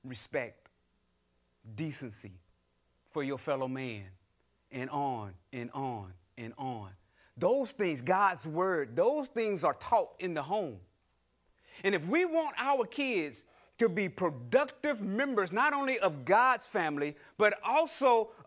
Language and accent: English; North Carolina, United States; Me and a friend of mine, years ago, growing up in North Carolina, back in the 70s, riding our bikes, coming from baseball practice.